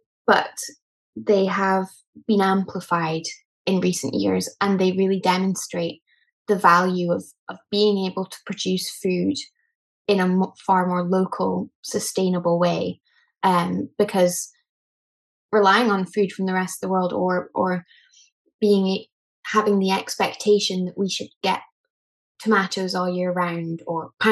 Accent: Scotland, United Kingdom; And I'm Scottish, you know, I've lived in Scotland for most of my life.

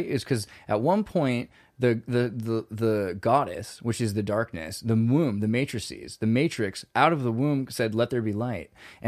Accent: California, United States; I'm Californian. I can if I want to.

